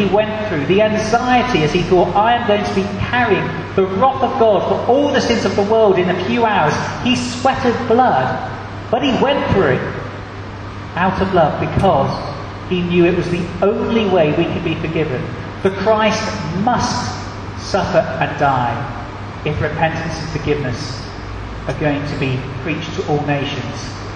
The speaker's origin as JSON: {"language": "English", "country": "United Kingdom", "said": "But as British people, we're not very good at accepting gifts."}